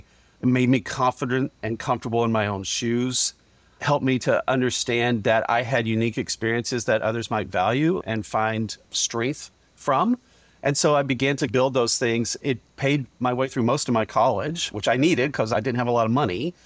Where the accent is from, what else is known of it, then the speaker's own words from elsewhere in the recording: Kentucky, United States; I grew up very humbly in Western Kentucky on a working family farm.